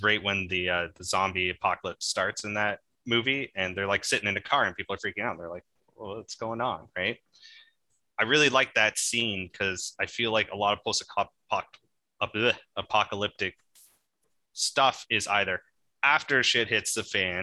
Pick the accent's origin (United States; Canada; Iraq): Canada; Brampton, Ontario; I was born and raised in Brampton, Ontario.